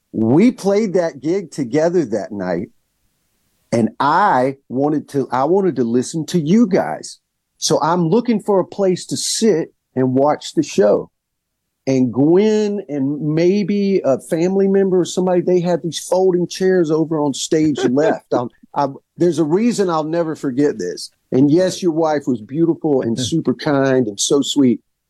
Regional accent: Alabama, United States; I'm like, man, I'm from Alabama. Why do I think I need

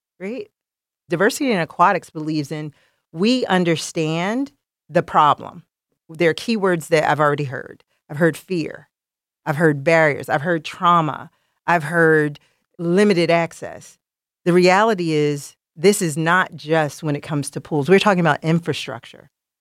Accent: Philadelphia, Pennsylvania, United States; I was North Philadelphia born and raised, and the swimming pool was where I spent most of my days. I'm directly from Nicetown in North Philly, as we say.

